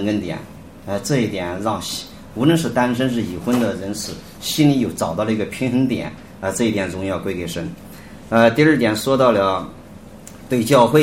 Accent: Henan, China; 我是河南的

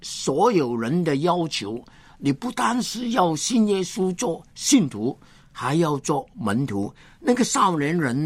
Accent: China; 那天神，一个我们中国人一直讲的话，请你评论评论，冰封三尺，非一日之寒。

